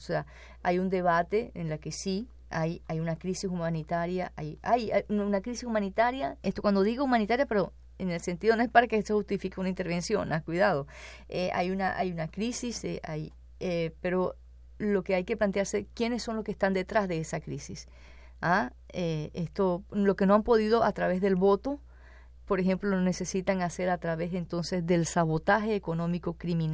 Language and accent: Spanish; Venezuela; Ahí existe un gran dolor en mi pueblo venezolano.